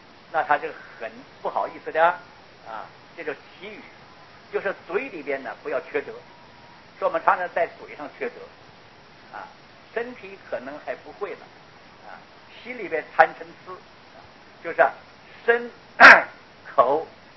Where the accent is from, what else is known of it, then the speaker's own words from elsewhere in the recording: China; 但这是讲我们从大陆来的习惯